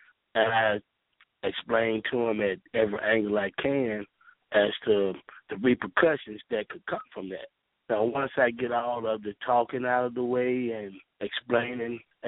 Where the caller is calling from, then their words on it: Jonesboro, United States; calling from Jonesboro.